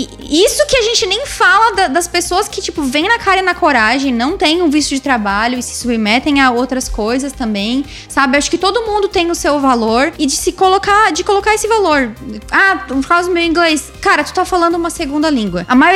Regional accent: Brazil; Portuguese is a second language; now in New York, United States; Ah, é porque eu sou brasileira. Ah, é porque eu não sou daqui. Ah, é porque eu não sou americana nata. É porque eu não falo inglês como minha primeira língua.

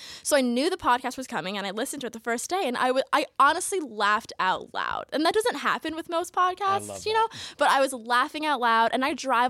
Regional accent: New York, United States; now in Scranton, United States; I'm from Long Island originally. So my

